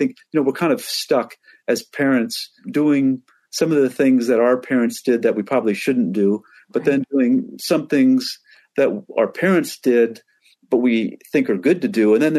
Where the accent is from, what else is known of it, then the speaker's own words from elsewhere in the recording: Seattle, Washington, United States; born there; also born or lived in East Coast / Alaska; You know, I was born in Seattle and I moved to the East Coast and back to Seattle and back to the East Coast. And then I moved to Alaska.